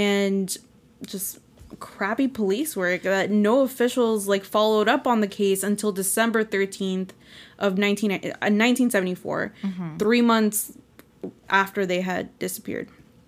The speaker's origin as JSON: {"language": "English", "town": "Houston", "region": "Texas", "country": "United States", "said": "somewhere, and they asked me where I'm from, I'm like, I'm from Houston."}